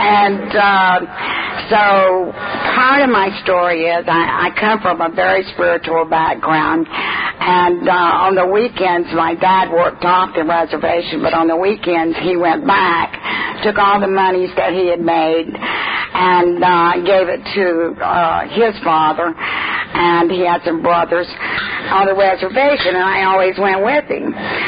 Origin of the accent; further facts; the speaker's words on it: Jacksonville, Florida, United States; born there; Okay, I was born in Jacksonville, Florida. I'll even give you the date. I came along right after the Depression in 1934.